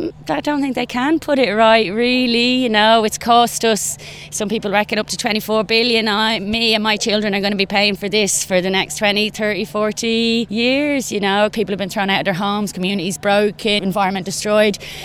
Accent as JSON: {"language": "English", "town": "Leyton", "region": "London", "country": "United Kingdom", "said": "I'm from Leighton."}